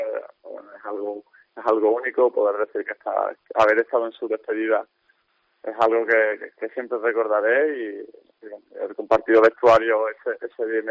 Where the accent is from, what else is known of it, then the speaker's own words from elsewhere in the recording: Málaga, Andalusia, Spain; como malagueño, como persona de Málaga